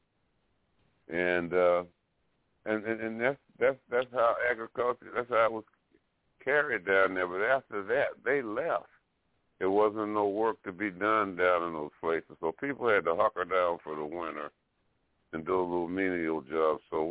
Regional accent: Alabama, United States; I was born in Alabama, and when I go down there now, I never saw any Indians when I was coming up as a kid down there

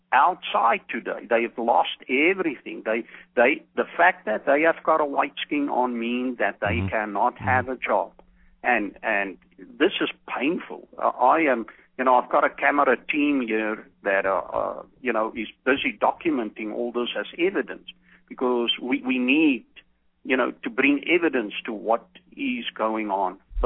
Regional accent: United States; as a fellow American

